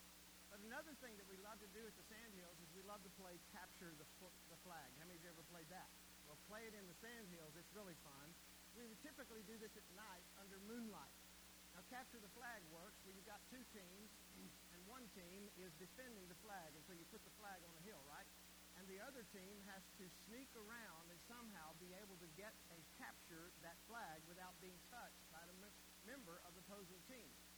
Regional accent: Monahans, Texas, United States; I grew up in West Texas. I don't know if that's a plus or a minus, but way out in West Texas, in a little town called Monahans.

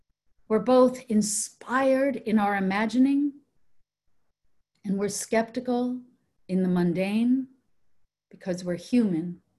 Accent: New York, United States; as my home state of New York suffers

